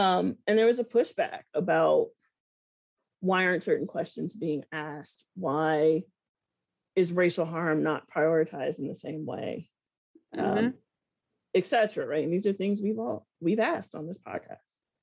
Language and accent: English; United States; That's America, right? Like, I'm very American, for yep. better or for worse.